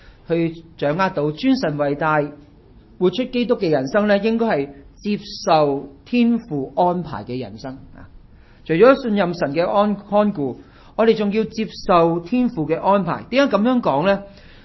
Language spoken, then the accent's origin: Cantonese; China; 你中國人嘛，你同我中國人